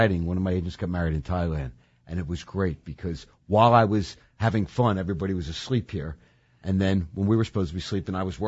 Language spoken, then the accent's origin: English; Philadelphia, Pennsylvania, United States; I moved from far northeast Philly, where I grew up in Parkwood, in 82 down into Center City